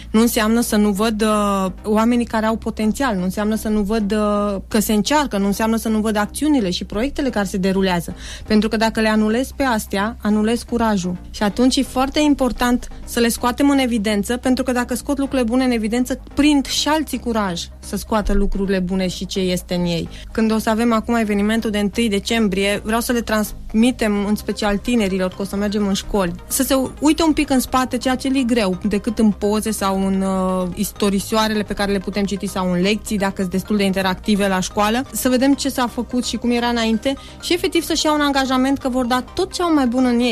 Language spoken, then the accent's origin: Romanian; Romania; sunt român. Am considerat pentru viața și familia mea că e mai bine să vin să lucrez